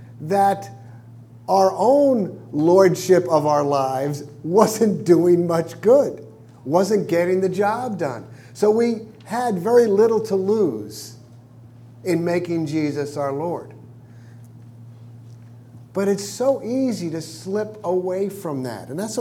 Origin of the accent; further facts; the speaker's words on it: New York City, New York, United States; There was a store where I was growing up in Brooklyn, New York.